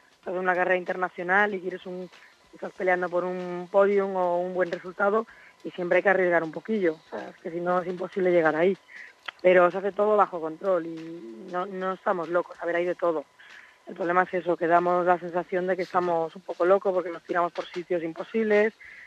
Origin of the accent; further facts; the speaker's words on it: Spain; que yo soy de España, que yo no soy de aquí